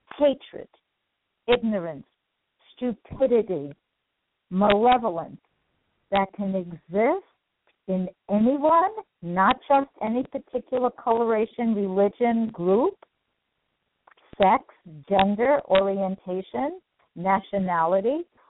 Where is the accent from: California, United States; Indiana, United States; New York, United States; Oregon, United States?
New York, United States; I'm from New York, I still heard a whole lot of junk from people of various colors